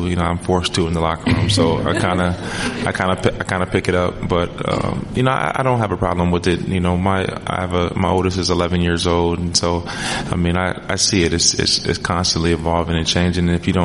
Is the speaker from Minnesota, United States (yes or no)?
yes; Minnesota, United States; I mean, growing up in Minnesota when it was days like this, which was always like days like this and you couldn't go outside, you had to amuse yourself somehow.